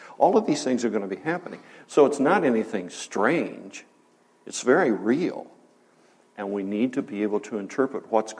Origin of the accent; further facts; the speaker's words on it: Illinois, United States; I thought, I need to listen to this because, you know, I'm from Illinois, so I want to know what's going on down there.